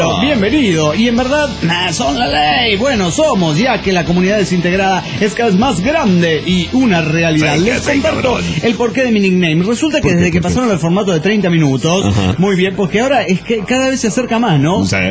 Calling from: Quito, Pichincha, Ecuador; de Quito, Ecuador.

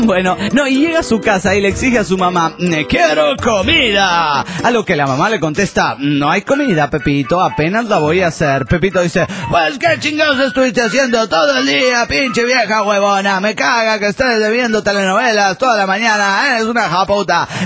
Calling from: Guadalajara, Jalisco, Mexico; de Guadalajara, Jalisco, México.

